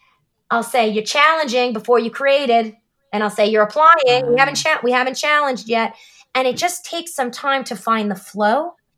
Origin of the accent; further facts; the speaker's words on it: New Jersey, United States; I sometimes get in trouble for my foul mouth, but I'm from New Jersey.